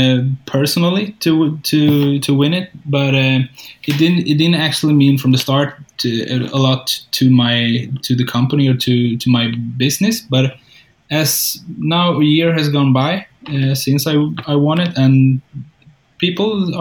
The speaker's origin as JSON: {"language": "English", "country": "Sweden", "said": "still, I'm from Sweden. We're humble people"}